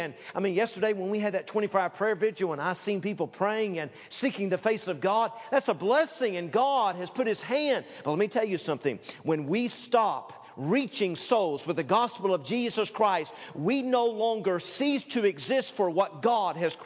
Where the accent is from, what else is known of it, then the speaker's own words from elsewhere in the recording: Knoxville, Tennessee, United States; I grew up in the South and grew up in Knoxville, Tennessee.